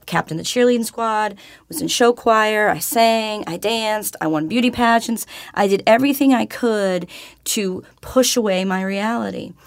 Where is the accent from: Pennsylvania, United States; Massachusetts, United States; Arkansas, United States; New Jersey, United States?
Massachusetts, United States; Plymouth; Where I grew up in Plymouth, Massachusetts, and there was a neighborhood there.